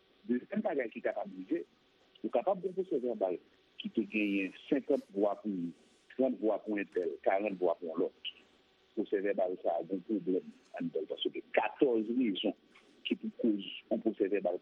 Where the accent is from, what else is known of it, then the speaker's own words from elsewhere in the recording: Haiti; Deuxièmement, en tant qu'Haïtien, qui a des positions en plus et qui suit l'actualité, on a fait ce que j'appelle un appel à la responsabilité et au sérieux.